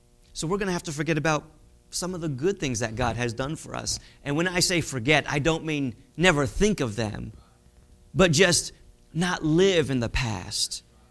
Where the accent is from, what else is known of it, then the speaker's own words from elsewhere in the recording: Washington, District of Columbia, United States; I can get on a plane from my hometown in Washington, D.C., and be in Japan in 14 hours